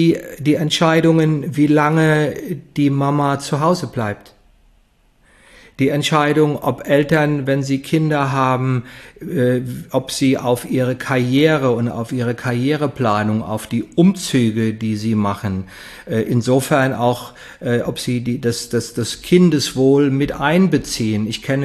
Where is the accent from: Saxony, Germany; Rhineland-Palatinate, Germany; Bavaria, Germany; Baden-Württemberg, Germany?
Rhineland-Palatinate, Germany; Heidesheim; ich komme aus Heidesheim, ein kleines Dorf zwischen Mainz und Ingelheim